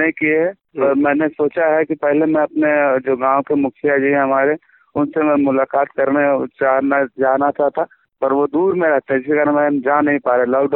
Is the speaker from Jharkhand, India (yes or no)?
yes; Jharkhand, India; मैं मथुरा कटकंडा प्रखंड का सातु पंचायत का निवासी हूँ।